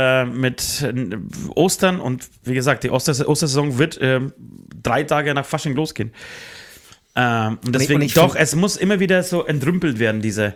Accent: Poland; ich komme aus Polen

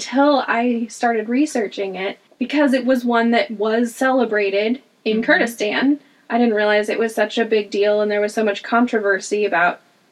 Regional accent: United States; because, you know, we grew up in the United States and we have these ideas and expectations about the school year

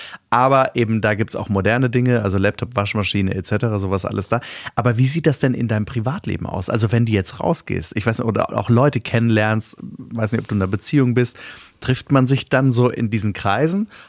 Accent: Cologne, North Rhine-Westphalia, Germany; wir kommen ja beide aus Köln

